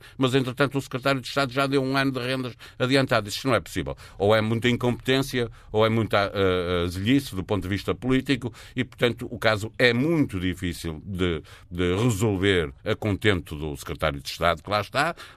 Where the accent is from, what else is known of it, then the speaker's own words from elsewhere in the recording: Norte, Portugal; eu sou do Norte e sei bem o que é o centralismo